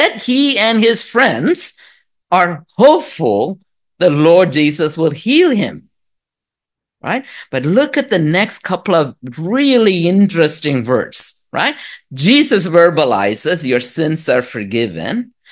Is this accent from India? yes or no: yes; India; born or raised there; moved away